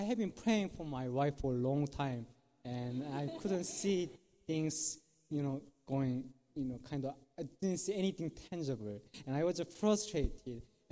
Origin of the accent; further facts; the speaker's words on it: South Korea; So I told him that … Then he asked me, where are you from? So I told him South Korea, and he then asked me, what do you study?